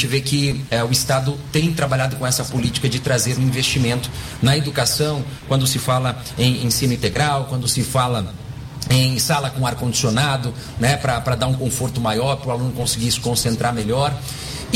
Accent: Carapó, Mato Grosso do Sul, Brazil; Eu vim de Carapó, estudei em escola estadual, Cleusa Aparecida Vargas Galhardo.

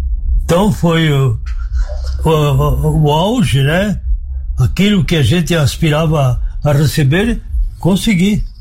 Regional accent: Ascurra, Santa Catarina, Brazil; also born or lived in Rio Grande do Sul / São Paulo; Eu sou ascurrense, na cidade de Ascurra, e em São Paulo.

